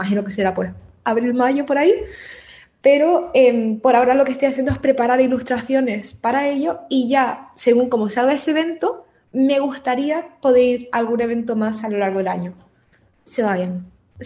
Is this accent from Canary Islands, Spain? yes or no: yes; Canary Islands, Spain; Voy a ir a uno aquí en las islas, que yo soy canaria.